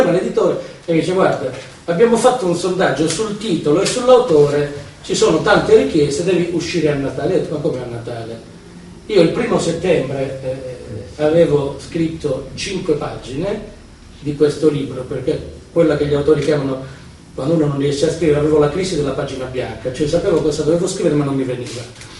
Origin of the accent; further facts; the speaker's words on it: Tiriolo, Calabria, Italy; io ero in un paesino, nel mio paesino della Calabria, che è Tiriolo